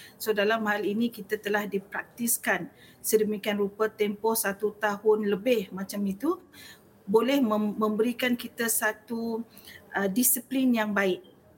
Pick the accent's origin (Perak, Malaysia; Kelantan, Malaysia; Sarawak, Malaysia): Sarawak, Malaysia; kita sebagai rakyat Sarawak bersedia untuk mengharungi apa ni, election yang ke-12 nanti.